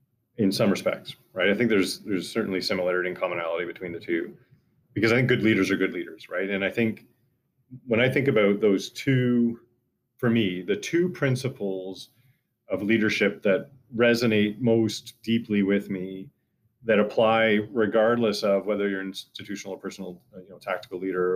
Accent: Canada; And I think that's because we're Canadian.

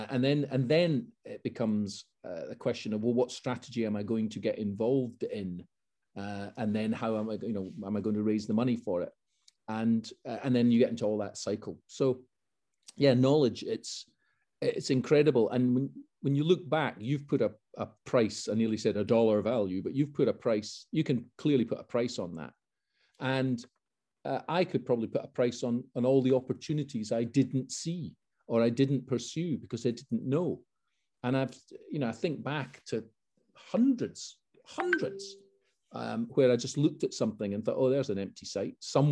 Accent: Edinburgh, Scotland, United Kingdom; But when I then went back to my hometown, which was Edinburgh

